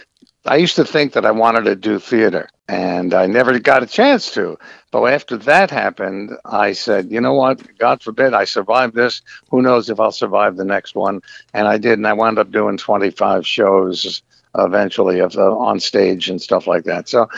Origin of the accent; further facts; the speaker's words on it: Brooklyn, New York, United States; I was on a subway train in New York City because I grew up in Brooklyn.